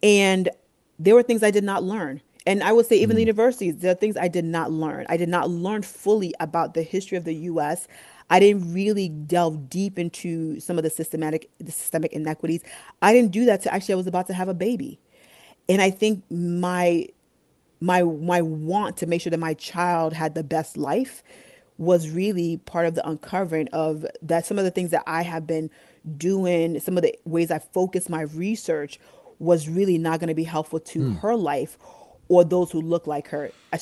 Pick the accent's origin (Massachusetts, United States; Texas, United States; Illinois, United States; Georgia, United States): Massachusetts, United States; Boston; also born or lived in North Carolina; Like, mind you, I grew up in Boston. Nobody goes below the Mason-Dixon line, as they tell you.